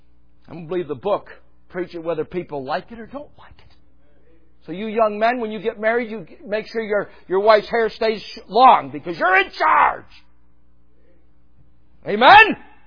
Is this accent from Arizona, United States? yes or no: no; New York, United States; I don't know how it's supposed to be said. I'm from New York.